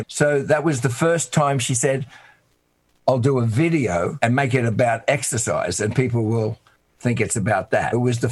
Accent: Australia; I'd known … by the way, since I was 17 in Australia, because we're both Australian

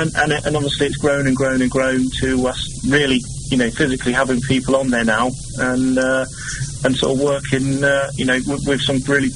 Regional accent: Durham, North East England, United Kingdom; Yeah, I'm from Durham, yeah.

